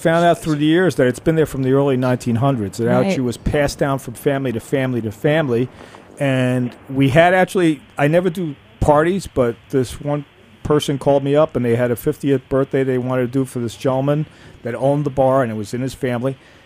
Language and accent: English; Manhattan, New York, United States; I grew up in Manhattan, drinking a Sam Smith.